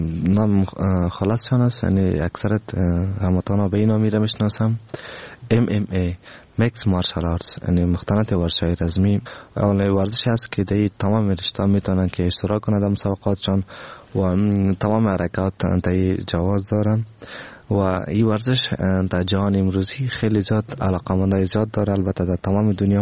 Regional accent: Afghanistan

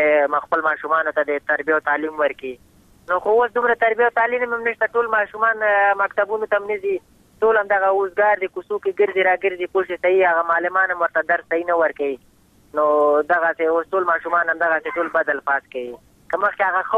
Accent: Afghanistan; بس خو موږ هم د افغانستان بچیان یو، د افغانستان معلولین یو، پوهې موږ باندې افغانستان ډېر ګران دی

